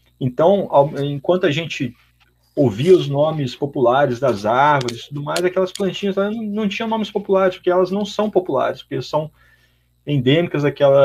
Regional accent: São Paulo, Brazil; na região do Maciço Marins Taguaré, que é na região onde eu nasci e me criei, sempre fui apaixonado por aquela região.

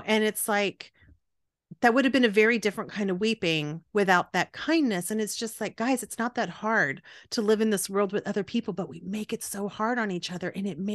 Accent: Texas, United States; we're both Latinas from South Texas that grew up, you know, and we're here in the Austin area now.

